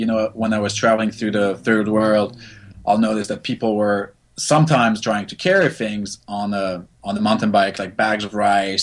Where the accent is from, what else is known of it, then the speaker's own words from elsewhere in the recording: Grand Est, France; growing up in Alsace, which is, if you people are familiar with Alsace, it's right next to Germany.